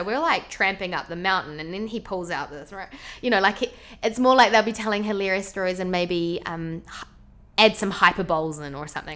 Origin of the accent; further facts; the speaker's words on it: Wellington, New Zealand; They're from my hometown. I used to pay $5 on a Tuesday night to watch them play at the local bar called Indigo.